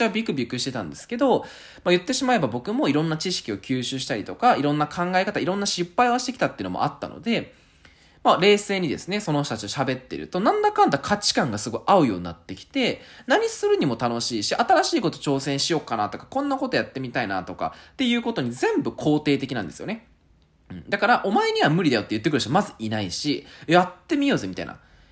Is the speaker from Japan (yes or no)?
yes; Aichi, Japan; now in Tokyo, Japan; 僕もともとですね、愛知県出身なんですけども、まあ東京に出てですね、4年、東京にいるわけなんですけども